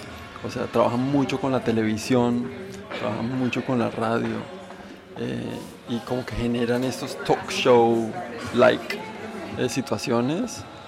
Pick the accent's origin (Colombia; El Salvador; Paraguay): Colombia; Bucaramanga, Santander; born there; Bucaramanga